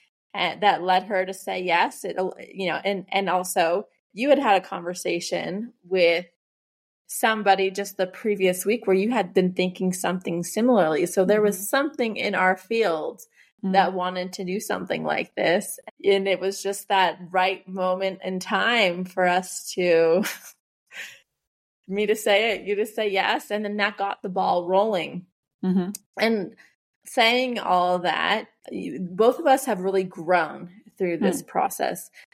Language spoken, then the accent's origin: English; United States; now in Mexico; I'm from the United States. I'm living in central Mexico with my family.